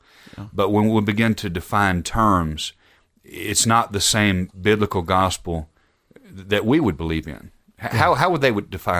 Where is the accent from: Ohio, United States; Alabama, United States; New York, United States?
Alabama, United States; I'm already from Alabama. I've got a lot of things working against me, but I do want to give an illustration from home.